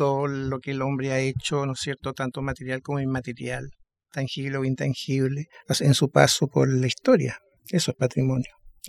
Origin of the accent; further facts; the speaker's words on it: Valdivia, Los Ríos, Chile; Nuestra gastronomía tiene herencia tanto mapuche como alemana y como española. Tenemos una mixtura, y eso es lo valdiviano, lo que uno rescata.